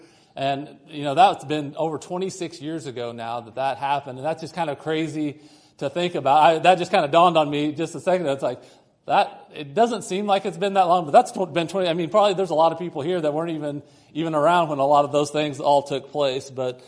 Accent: Springfield, Missouri, United States; I'm from Berean Baptist Church in Springfield, Missouri. It's where I'm from, just down south.

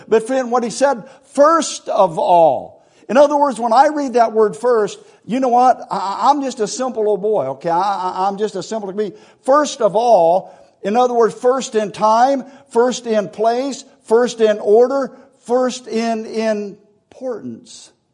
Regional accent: Ohio, United States; I'm from Ohio. I talk fast. You know what a Buckeye is, right?

